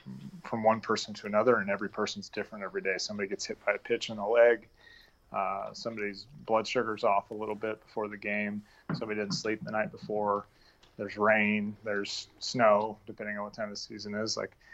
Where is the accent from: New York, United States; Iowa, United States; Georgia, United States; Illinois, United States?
Iowa, United States; I grew up in Iowa.